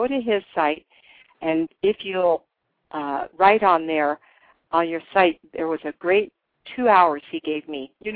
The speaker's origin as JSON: {"language": "English", "town": "Sacramento", "region": "California", "country": "United States", "tie": "born or raised there", "said": "Bonnie and I were raised in Sacramento area. And then as adults, we kind of went our own way, and I still stayed there."}